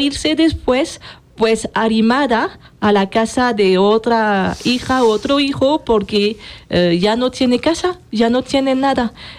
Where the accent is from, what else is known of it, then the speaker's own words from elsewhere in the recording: France; Y en mi país, en Francia, cuando se habla de las familias mexicanas